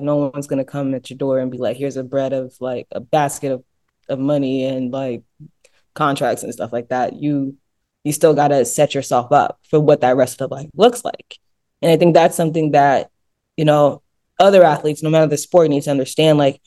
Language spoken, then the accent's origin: English; Sierra Leone; I believe I competed for Sierra Leone the first time in 2013